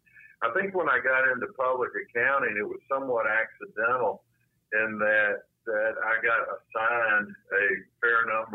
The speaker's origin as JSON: {"language": "English", "town": "Salisbury", "region": "North Carolina", "country": "United States", "tie": "born or raised there", "said": "Yeah, I grew up in Salisbury, North Carolina."}